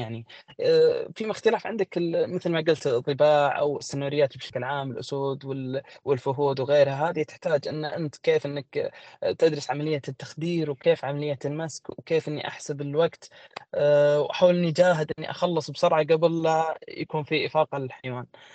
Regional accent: Saudi Arabia; مثل ما مشهور عندنا في السعودية

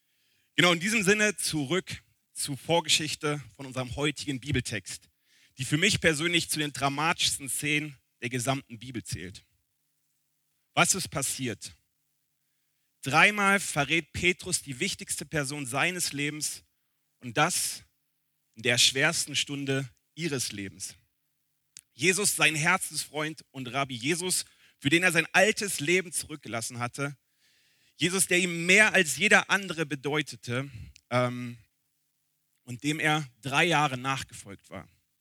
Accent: Berlin, Germany; now in Wiedenest, Germany; Ich bin in Berlin groß geworden und habe seitdem immer in Städten mit mindestens 500.000 Menschen gewohnt, bis vor 3 Jahren. Jetzt wohne ich in Wiedenest. Ich glaube, wir haben keine 3.000 Einwohner dort.

